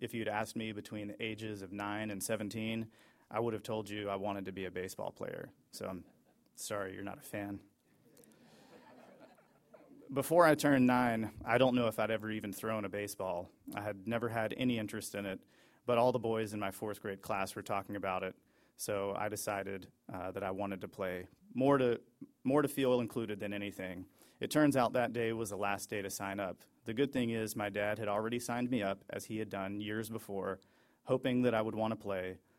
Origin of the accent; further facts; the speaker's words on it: South Carolina, United States; it's in my home state of South Carolina.